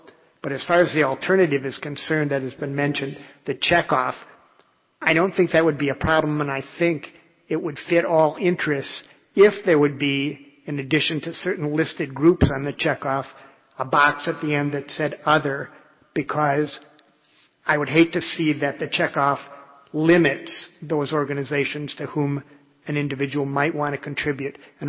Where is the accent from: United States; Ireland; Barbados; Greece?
United States; Madison, Wisconsin; I'm a lawyer from Madison.